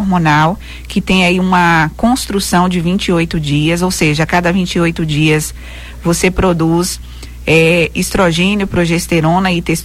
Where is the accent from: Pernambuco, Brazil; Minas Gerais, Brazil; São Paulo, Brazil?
Pernambuco, Brazil; Sou da região de Pajeú, né? De Pajeú dos Ventos.